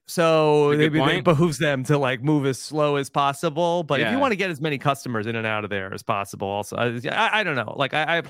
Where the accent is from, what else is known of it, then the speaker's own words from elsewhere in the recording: New York, United States; I'm coming from like I'm a New Yorker like at heart.